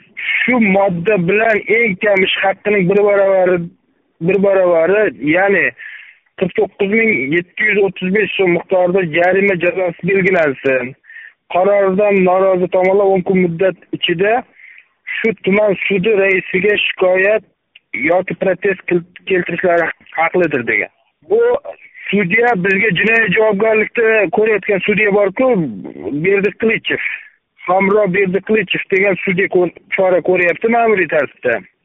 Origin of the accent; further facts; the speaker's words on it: Jizzakh Region, Uzbekistan; born there; 1981 yil Jizzax viloyatida tug'ilganman.